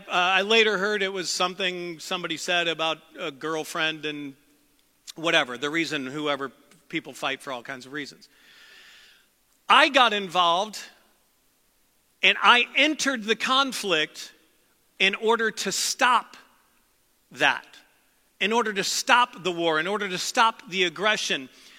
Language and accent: English; St. Louis, Missouri, United States; I grew up in St. Louis, which is 55% African American, except where I lived, it was about 99.9% white.